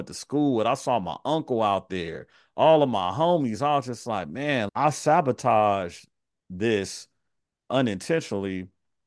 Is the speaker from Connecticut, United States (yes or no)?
no; Carson, California, United States; Like I grew up in Carson, like it's a mile away.